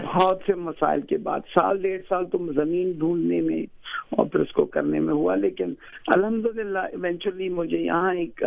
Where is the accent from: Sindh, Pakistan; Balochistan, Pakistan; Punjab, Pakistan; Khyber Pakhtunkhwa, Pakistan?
Khyber Pakhtunkhwa, Pakistan; Haripur; born there; میں ویسے پیدائش تو ہری پور کی ہوں